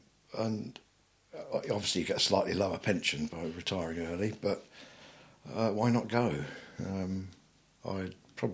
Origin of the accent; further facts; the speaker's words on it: Woking, South East England, United Kingdom; born there; and I was born in Woking, believe it or not.